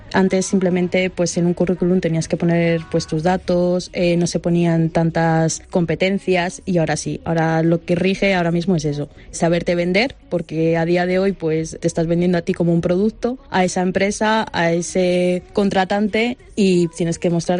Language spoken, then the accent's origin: Spanish; Guadalajara, Castilla-La Mancha, Spain; soy de aquí de Guadalajara de toda la vida.